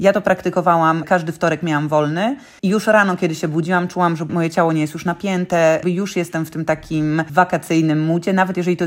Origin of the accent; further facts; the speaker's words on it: Lower Silesian Voivodeship, Poland; Ja jestem z Dolnego Śląska, więc tych miasteczek z niesamowitymi historiami jest mnóstwo.